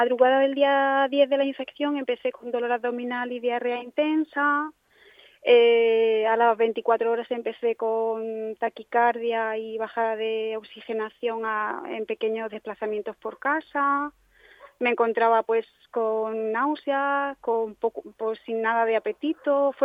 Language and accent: Spanish; Madrid, Community of Madrid, Spain; born there; now in Formentera, Spain; Sí, nací en Madrid.